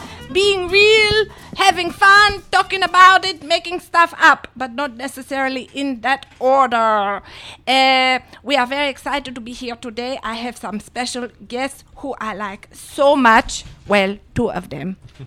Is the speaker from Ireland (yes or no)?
no; Germany; Do you know, so you know I was raised in Germany